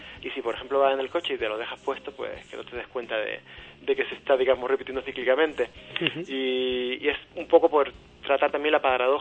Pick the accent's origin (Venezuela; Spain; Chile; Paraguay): Spain; Málaga, Andalusia; Yo soy malagueño, como todos mis compañeros de banda, pero yo he estado mucho tiempo viviendo fuera, trabajando fuera, hasta hace un mes que me he podido venir para casa finalmente.